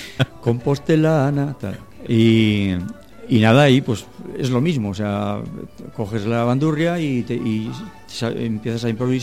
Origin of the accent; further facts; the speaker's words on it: Peñafiel, Castile and León, Spain; born there; now in Galicia, Spain; yo soy nacido en Peñafiel, español, y gallego en lo que me corresponde de que estoy aquí siempre